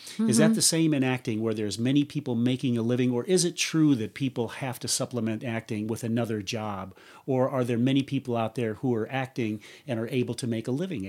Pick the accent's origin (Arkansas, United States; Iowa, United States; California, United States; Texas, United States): Iowa, United States; Davenport; You said that you had played the Adler Theater in Davenport, Iowa, my hometown, right?